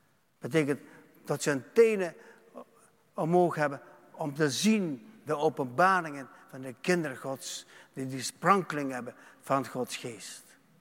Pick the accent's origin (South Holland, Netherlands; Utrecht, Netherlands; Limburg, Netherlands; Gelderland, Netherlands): Limburg, Netherlands; accent: Limburg; Want ik ben een echte Limburger met Limburgs accent. Met een zachte G.